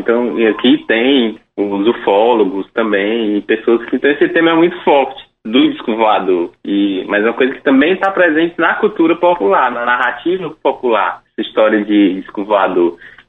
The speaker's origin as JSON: {"language": "Portuguese", "town": "Quixeramobim", "region": "Ceará", "country": "Brazil", "said": "Exatamente, sou de Xeramobim, mas estou sempre em Quixadá também"}